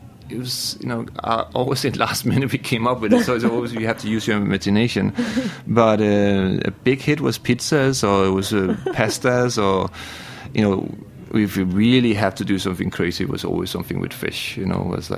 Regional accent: Denmark; accent: strong Danish; English is a second language; because of my strong accent, he asked me where I'm from. I was saying, I'm from Denmark.

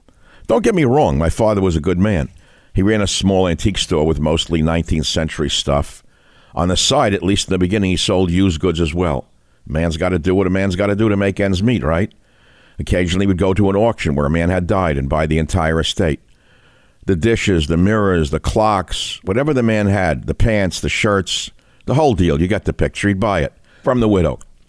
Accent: New York City, New York, United States; You know, growing up in the Bronx as I did, I was the man child in the promised land.

